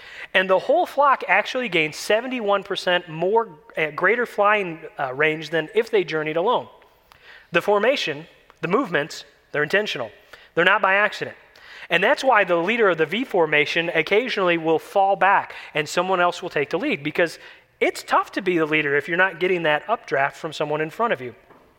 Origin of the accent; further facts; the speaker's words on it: Michigan, United States; You know, growing up in Michigan, one of the ways that we always knew that fall was upon us was that we'd hear this funny sound coming from the sky.